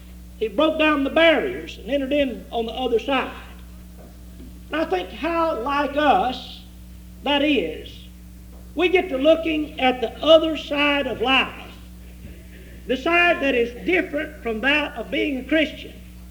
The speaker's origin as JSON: {"language": "English", "region": "Texas", "country": "United States", "tie": "born or raised there", "said": "I grew up in East Texas, and when I was in the eighth grade, I started raising little Holstein calves."}